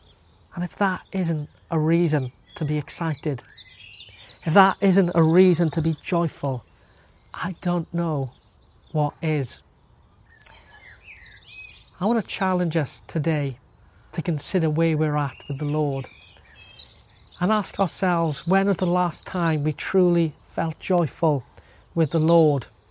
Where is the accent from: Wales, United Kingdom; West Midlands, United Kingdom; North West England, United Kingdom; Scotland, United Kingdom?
Wales, United Kingdom; And I confess mine was marked as Welsh.